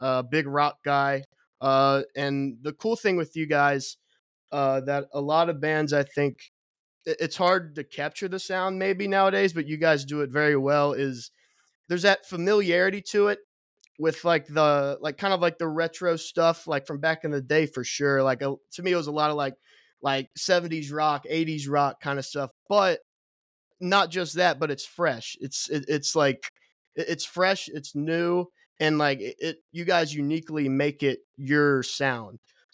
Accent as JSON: {"language": "English", "town": "Cincinnati", "region": "Ohio", "country": "United States", "said": "I'm from Cincinnati, so I make my way down there every once in a while."}